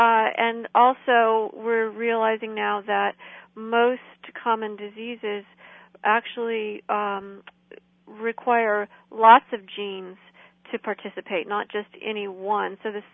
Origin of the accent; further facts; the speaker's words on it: Illinois, United States; We're all from Illinois, both sides of my family.